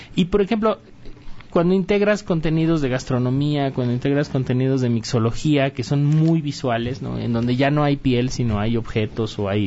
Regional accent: Mexico; Y como mexicano es cuando te das cuenta del arrastre y de la huella cultural que nuestros símbolos han dejado más allá.

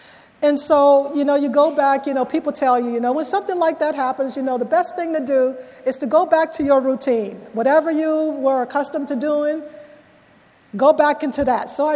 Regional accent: New Orleans, Louisiana, United States; also born or lived in California; now in Mississippi, United States; I told you that I moved from New Orleans to California, then to Mississippi. You know, growing up in New Orleans, you know, there's a certain way that we talk.

